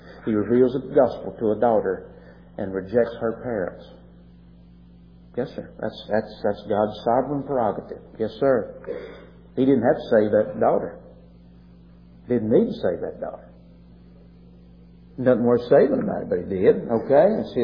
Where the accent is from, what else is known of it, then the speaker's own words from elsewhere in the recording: Virginia, United States; I'm a Virginian. If the Civil War were now, Don Gray. I'm from Virginia, and that's just it.